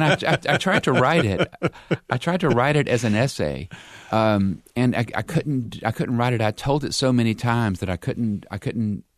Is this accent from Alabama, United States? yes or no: yes; Dickinson, Alabama, United States; And I grew up in Dickinson, Alabama, which itself was a hamlet.